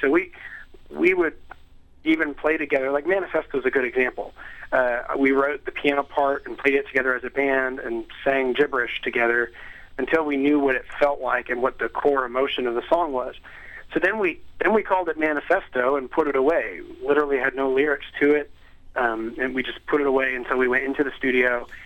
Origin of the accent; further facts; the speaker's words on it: Hamilton, Ontario, Canada; we grew up in Hamilton where there has been this church movement called True City that has taken place over the last 10 years